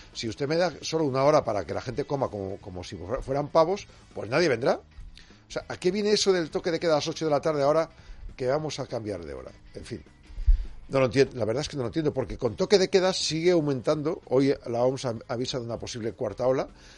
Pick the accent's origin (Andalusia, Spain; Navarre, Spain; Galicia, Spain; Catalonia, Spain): Catalonia, Spain; now in Madrid, Spain; Yo no soy madrileño, soy de fuera. Mi familia es de Burgos y me he criado en Cataluña. Pero vivo en Madrid.